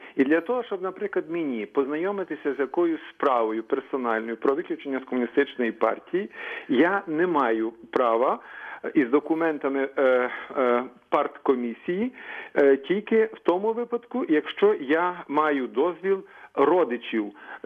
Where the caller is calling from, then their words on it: Kyiv, Ukraine; Я із Києва